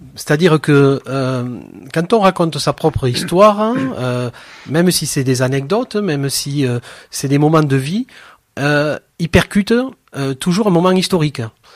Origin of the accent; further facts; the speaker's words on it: Fabrezan, Occitanie, France; je viens de Fabrezan, dans les Corbières. Je suis né dans une famille qui était très très active sur le plan de l'éducation populaire.